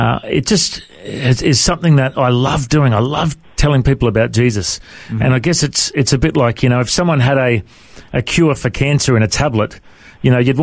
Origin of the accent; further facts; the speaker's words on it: Coffs Harbour, New South Wales, Australia; then Mum and Dad moved to Coffs Harbour when I was a young fella, and I eventually found them and moved in with them. And then growing up in Coffs Harbour, I just loved the beach.